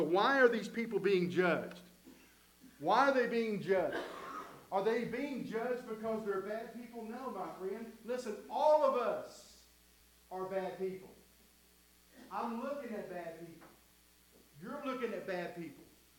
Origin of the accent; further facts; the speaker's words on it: Middle Valley, Tennessee, United States; I was raised up in Middle Valley, up at the top of Colorado Street, where we would have to walk down all the way down to the end of our street to catch the bus.